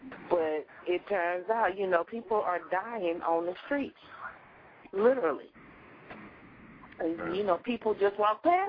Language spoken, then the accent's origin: English; California, United States; I grew up in Southern California. We used to go shopping downtown L.A. all the time.